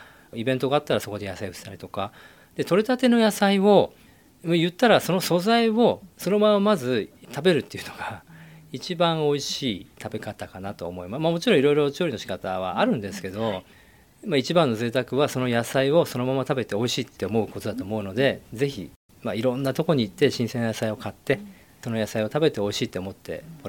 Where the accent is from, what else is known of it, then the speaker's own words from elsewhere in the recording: Fujisawa, Kanagawa, Japan; 出身は藤沢の鵠沼でして、もともとずっと結婚するまでは海沿い、海の方に住んでました。で、結婚してから藤沢の全業とか、いわゆるその中部ですね、そちらの方に今までずっと住んでるんですけれども